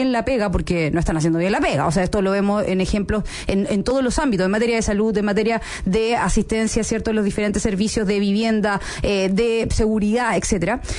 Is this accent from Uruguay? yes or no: no; southern Chile, Chile; yo que vengo del sur de Chile, de una región en la que nosotros podíamos caminar tranquilos por la calle, en donde podíamos vivir con las puertas abiertas